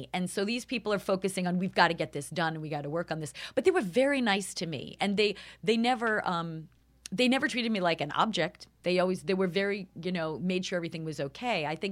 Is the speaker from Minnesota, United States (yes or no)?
no; New York, United States; I'm from New York, and there's a certain sort of cutting to the chase